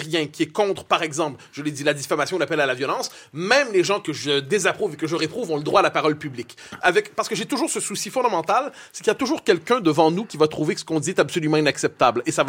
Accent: Quebec, Canada; c'est probablement parce que je suis québécois, je vois la Russie avec les yeux d'un Balte.

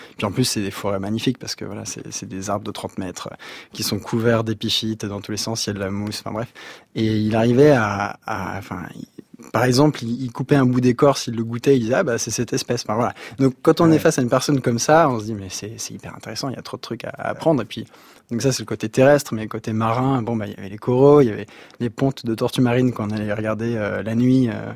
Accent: Sury-le-Comtal, Auvergne-Rhône-Alpes, France; on a grandi à Suril-Comtal dans la Loire, et on était déjà un peu une famille particulière parce qu'on avait un bateau dans le jardin.

